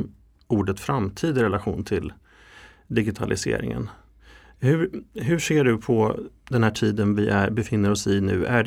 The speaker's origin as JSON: {"language": "Swedish", "town": "Kristinehamn", "region": "Värmland", "country": "Sweden", "said": "En i Södertälje och en i Kristinehamn där jag kommer ifrån."}